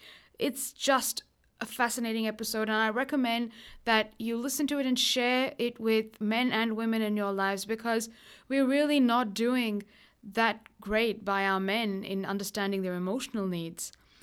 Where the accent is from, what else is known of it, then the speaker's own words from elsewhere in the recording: India; accent: Indian; my Indian accent, which suddenly emerges when I'm talking to Indian people. And I think that a lot of my immigrant friends will understand this phenomenon. So anyway, I hope you enjoy my Indian accent.